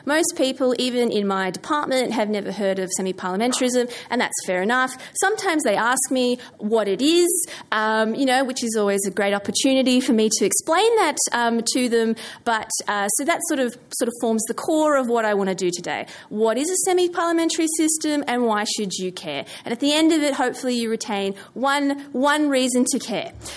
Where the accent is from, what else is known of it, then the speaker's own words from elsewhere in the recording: Australia; And he essentially asked me, as an Australian politics nerd, whether or not I was sort of, would I comment on it